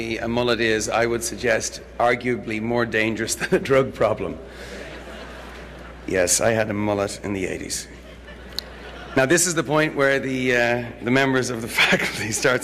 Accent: Dublin, Leinster, Ireland; And I grew up in Dublin in the 70s.

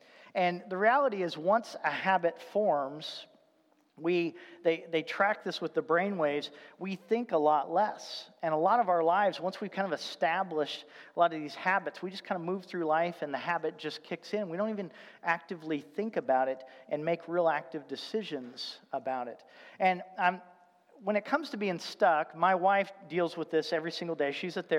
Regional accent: Indianapolis, Indiana, United States; when I go down to Seattle or where I grew up in Indianapolis, traffic, it just is a pain.

